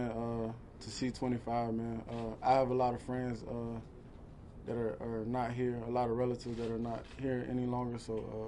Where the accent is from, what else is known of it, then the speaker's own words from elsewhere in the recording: South Carolina, United States; I'm from South Carolina, so we share a lot in common. I'm in Georgia a lot, so.